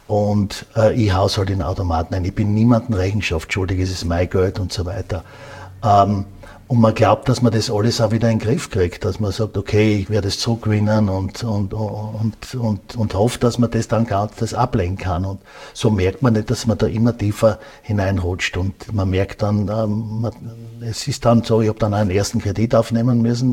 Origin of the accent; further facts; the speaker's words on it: Graz, Styria, Austria; Ich bin in Graz geboren, habe da maturiert, habe dann nachher studiert